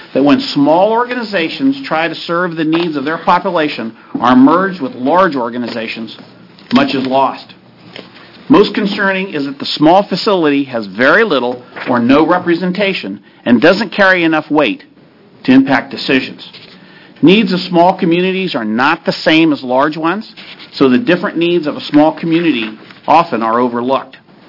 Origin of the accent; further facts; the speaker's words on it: Madras, Oregon, United States; now in Culver, United States; We grew up in Madras. We live in Culver.